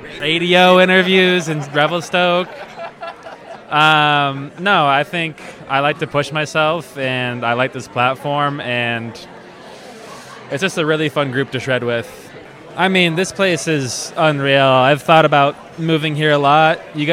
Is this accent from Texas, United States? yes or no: no; Bend, Oregon, United States; I'm 24 years old, and I'm from Bend, Oregon.